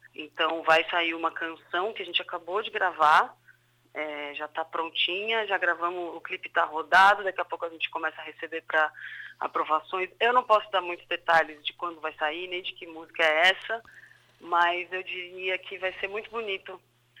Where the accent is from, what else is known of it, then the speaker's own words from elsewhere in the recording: Santos, São Paulo, Brazil; Eu sou de Santos também.